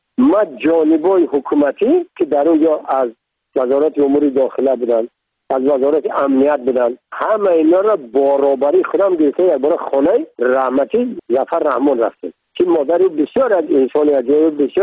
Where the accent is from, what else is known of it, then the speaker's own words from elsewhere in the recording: Tajikistan; first language Tajik; من تاجیک هستم، تو هم تاجیک هستی، زبان منم تاجیک هست، دینم این هست